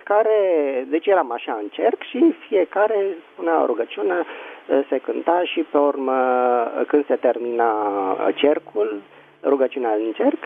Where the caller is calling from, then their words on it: Bucharest, Romania; din București.